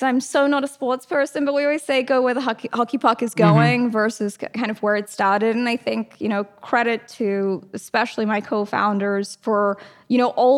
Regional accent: Australia; now in United States; So you might be able to hear an accent still, even though I'm convinced I sound American and that I'm actually Australian

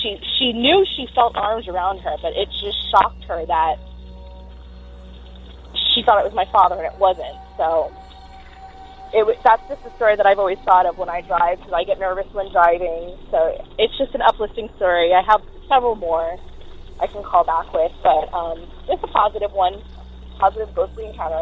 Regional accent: Florida, United States; I'm from Florida, so I'm not quite sure, but upstate New York, it's really slippery and cold

